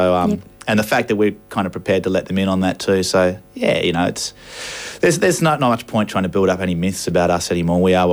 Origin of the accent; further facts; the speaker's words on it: Australia; I think we've finally, as Australian men, picked our knuckles up off the ground while we're walking upright